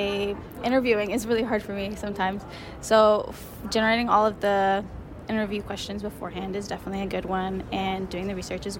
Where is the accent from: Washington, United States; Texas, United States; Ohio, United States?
Ohio, United States; Columbus; I'm from Columbus, Ohio. I live like 15 minutes away from Capital University.